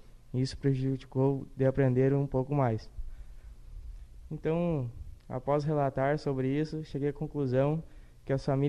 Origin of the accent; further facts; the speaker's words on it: Santa Cruz do Sul, Rio Grande do Sul, Brazil; sou do município de Santa Cruz do Sul.